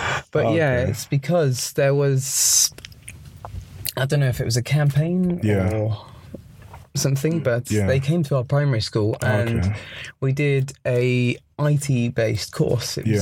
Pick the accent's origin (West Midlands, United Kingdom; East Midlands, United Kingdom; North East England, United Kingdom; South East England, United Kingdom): West Midlands, United Kingdom; Coventry; but I'm originally from Coventry.